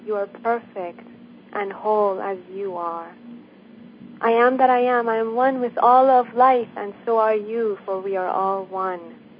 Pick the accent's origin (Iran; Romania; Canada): Iran; even though I'm from Iran, just like you.